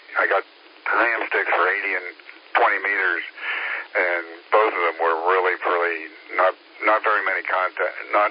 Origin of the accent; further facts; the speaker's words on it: Boca Raton, Florida, United States; I'm from originally from Boca Raton, Florida